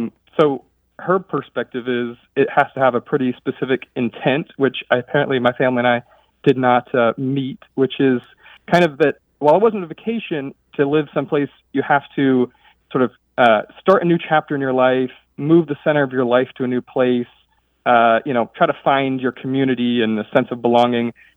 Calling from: Monterey, California, United States; also born or lived in Egypt; I'm calling from Monterey, California.

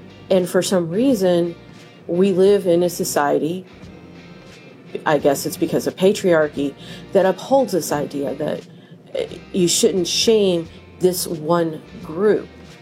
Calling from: Centralia, Missouri, United States; I'm from Centralia, Missouri.

